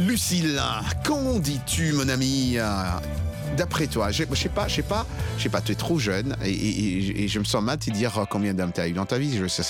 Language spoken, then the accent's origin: French; Kinshasa, DR Congo; Tu sais ce qu'on dit chez nous à Kinshasa?